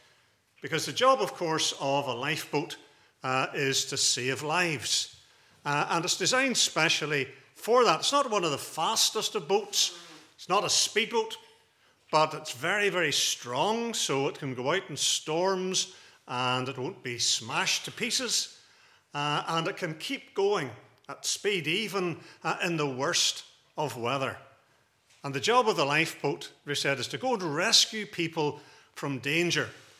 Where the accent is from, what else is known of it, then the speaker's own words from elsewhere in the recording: Portrush, Northern Ireland, United Kingdom; Now, I grew up in Portrush, and way back in olden days when I was there, they had a lifeboat in Portrush